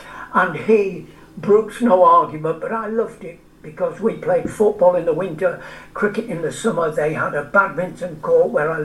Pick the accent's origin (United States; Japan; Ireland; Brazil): Ireland; because at the time, just after the war, being Irish was no fun.